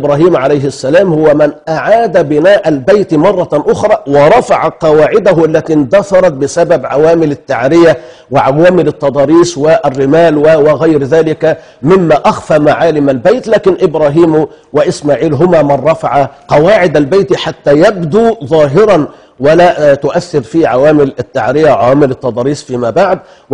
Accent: Egypt; عندنا في مصر

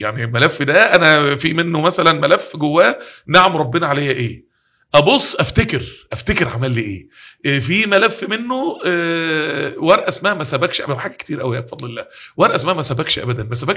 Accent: Mansoura, Dakahlia, Egypt; احنا عندنا في المنصورة

